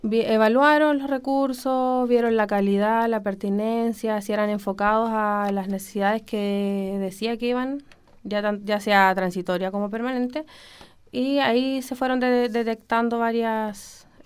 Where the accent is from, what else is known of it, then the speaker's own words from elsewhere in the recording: Osorno, Los Lagos, Chile; estoy en tercero de Educación Diferencial, tengo 22 años, soy de acá de Osorno.